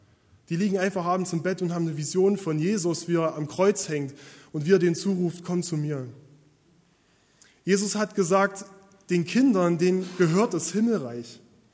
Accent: Freiberg, Saxony, Germany; Ich komme aus Freiberg, wir wohnen in Freiberg. Ich bin dort Pastor in der Adventgemeinde.

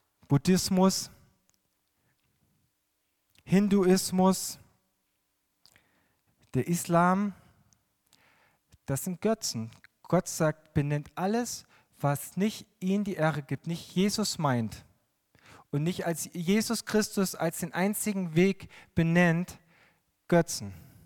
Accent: Kodersdorf, Saxony, Germany; Ich komme aus Kodersdorf

